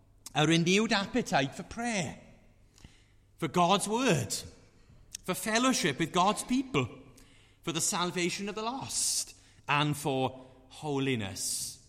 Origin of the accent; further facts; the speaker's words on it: Aberdare, Wales, United Kingdom; now in Carmarthen, United Kingdom; I live in Carmarthen, but I always like to say that I live in Carmarthen and I'm from Aberdare.